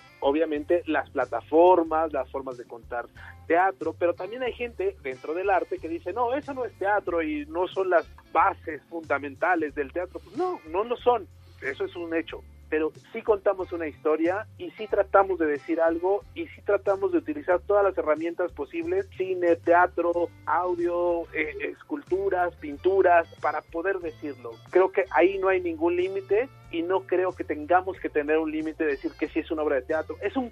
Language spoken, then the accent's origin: Spanish; Mexico; cómo somos los mexicanos de alegres, hacia adelante, echados para adelante